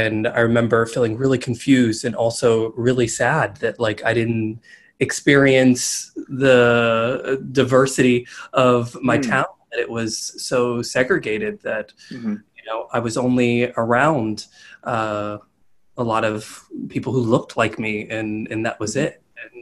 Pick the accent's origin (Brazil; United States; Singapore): United States; Pittsburgh, Pennsylvania; I grew up in Pittsburgh, Pennsylvania. Yeah. Gotcha. And all the suburbs of Pittsburgh, Pennsylvania.